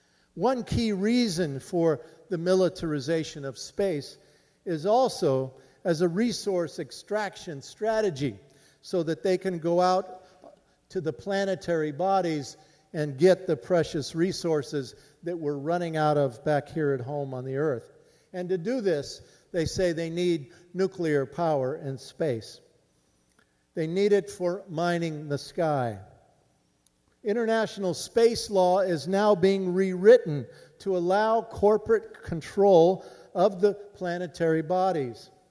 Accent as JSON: {"language": "English", "town": "Bath", "region": "Maine", "country": "United States", "tie": "born or raised there", "said": "the destroyers made in my hometown of Bath."}